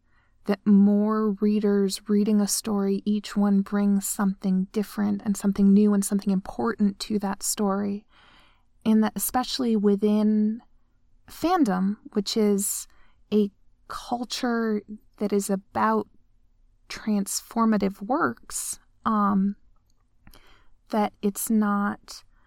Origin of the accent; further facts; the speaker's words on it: United States; accent: mid-Atlantic; I'm a white American. And that means from a logistical level that my accent is mid-Atlantic, and I'm very bad at putting on accents.